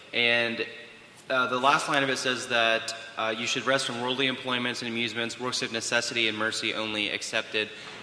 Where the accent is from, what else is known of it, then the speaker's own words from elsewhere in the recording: West Virginia, United States; I'm from West Virginia.